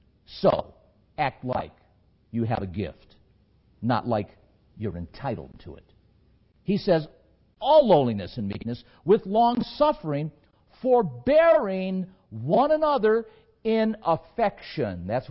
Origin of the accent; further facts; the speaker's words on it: Anatolia, Turkey; Because I came out of that background, you see. I'm from Asia Minor. I was brought up thinking that stuff was okay.